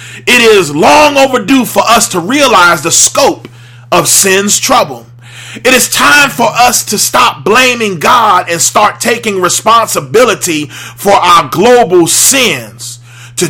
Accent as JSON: {"language": "English", "town": "Jersey City", "region": "New Jersey", "country": "United States", "tie": "born or raised there", "said": "I was growing up in Jersey City, New Jersey at 167 Clinton Avenue, 07304."}